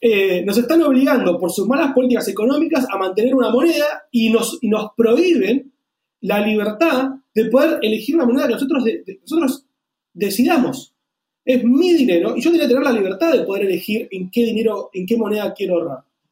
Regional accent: Argentina; creo que nosotros como argentinos

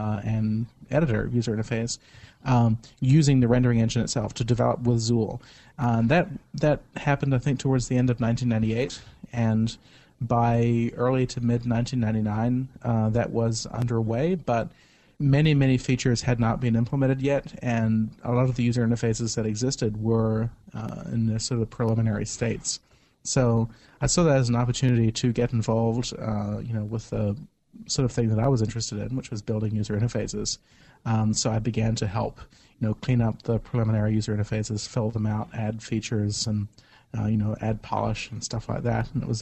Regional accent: New Zealand; No, although I was in my home country.

